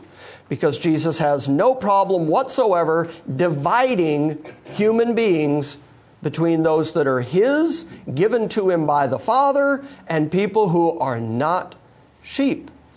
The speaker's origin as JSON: {"language": "English", "town": "Livonia", "region": "Michigan", "country": "United States", "tie": "born or raised there", "said": "I grew up in Livonia, Michigan. the Michiganders are with me on that one."}